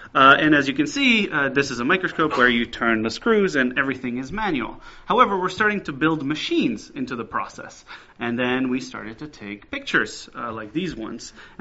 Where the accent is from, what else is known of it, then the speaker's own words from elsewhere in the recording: Belgium; also born or lived in France; now in Boston, United States; Don't get fooled by my accent. I was born in France, grew up in Belgium. My mom's Spanish, my father's Italian, so I sound American, but I'm thoroughly European.